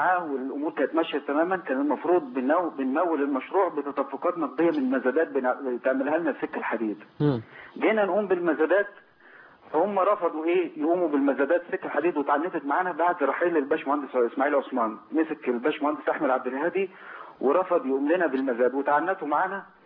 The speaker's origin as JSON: {"language": "Arabic", "town": "Kafr El Sheikh", "region": "Kafr El Sheikh Governorate", "country": "Egypt", "said": "من كفر الشيخ نفسها."}